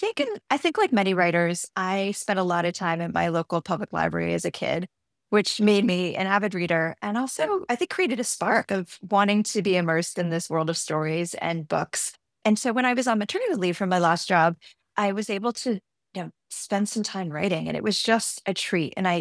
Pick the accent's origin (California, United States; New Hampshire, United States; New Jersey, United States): New Jersey, United States; I'm from New Jersey and a proud New Jerseyan.